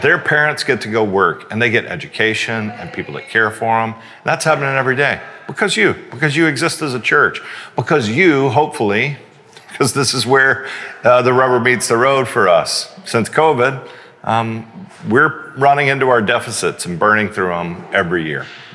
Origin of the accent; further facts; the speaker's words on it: Houston, Texas, United States; in part because I grew up in Houston, and my neighbor David, his family welcomed me in when I was young.